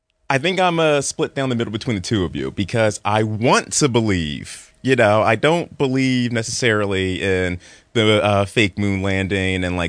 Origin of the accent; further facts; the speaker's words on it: Philadelphia, Pennsylvania, United States; Philly originally.